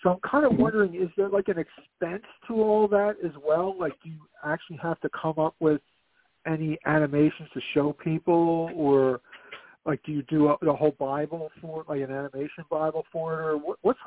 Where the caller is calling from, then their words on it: Philadelphia, Pennsylvania, United States; Yeah, it's … calling from Philadelphia.